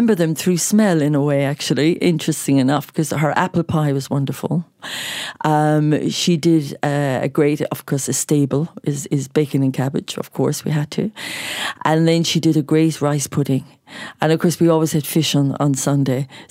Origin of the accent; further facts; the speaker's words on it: Bandon, Munster, Ireland; accent: Irish; I grew up in West Cork, County Cork, in a lovely rural little village called Bandon. And yeah, just for, you know, go back very often, but I love my accent and I'm holding on dearly to it.